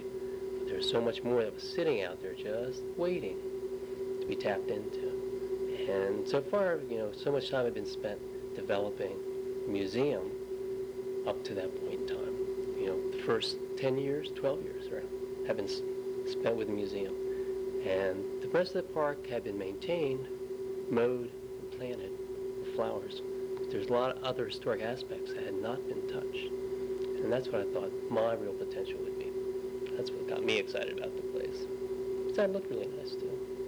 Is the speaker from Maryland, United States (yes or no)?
yes; Maryland, United States; I grew up in Maryland, so it was pretty close to where I had grown up.